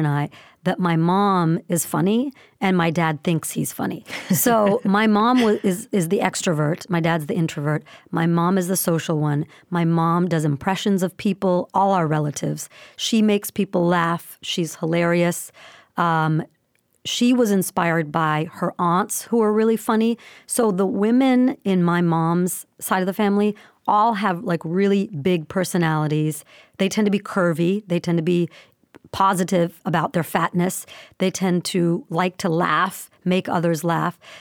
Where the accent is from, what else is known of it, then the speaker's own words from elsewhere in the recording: the South, United States; My parents were immigrants. I grew up in the South. I'm smaller than everyone else.